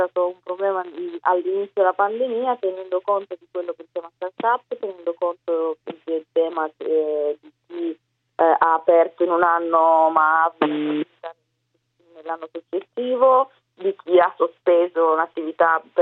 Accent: Piedmont, Italy; poi vengo da Piemonte

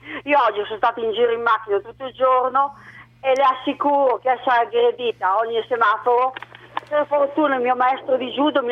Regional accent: Naples, Campania, Italy; Voglio dire una cosa, Napoli sì.

